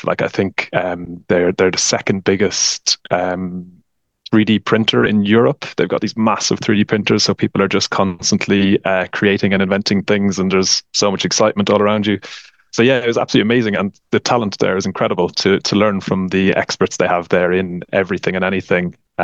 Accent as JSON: {"language": "English", "town": "Tullamore", "region": "Leinster", "country": "Ireland", "said": "So I'm from Tullamore, County Offaly. I went to the University of Limerick and studied mechanical engineering."}